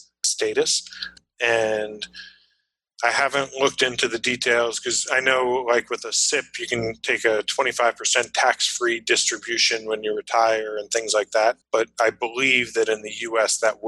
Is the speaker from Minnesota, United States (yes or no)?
no; New York, United States; moved away; You know, I was from New York when I left 18 years ago.